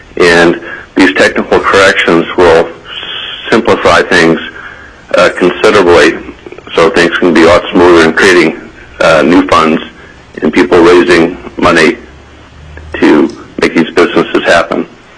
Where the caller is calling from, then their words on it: Anchorage, Alaska, United States; I'm calling from Anchorage.